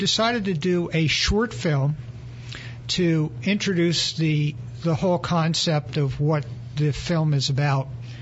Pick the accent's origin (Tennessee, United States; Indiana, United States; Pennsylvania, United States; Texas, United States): Pennsylvania, United States; Springfield; also born or lived in Baltimore, Maryland / Maple Glen, Pennsylvania; Yeah, I was born in Baltimore, Maryland. We moved to Springfield, Delaware County when I was a little kid, and then we moved to Montgomery County near Ambler in Maple Glen. I was 12.